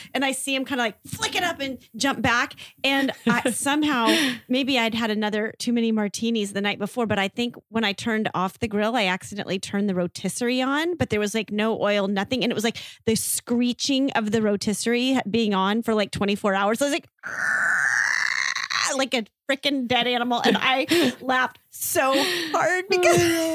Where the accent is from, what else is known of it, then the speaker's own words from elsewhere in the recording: Texas, United States; now in California, United States; every time I throw a party, I always, being a Texan, make plenty of like, I'll make like cornbread